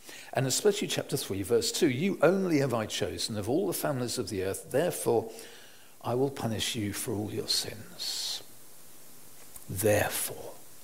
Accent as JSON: {"language": "English", "region": "London", "country": "United Kingdom", "said": "I came from Rochester Diocese, because we came from southeast London"}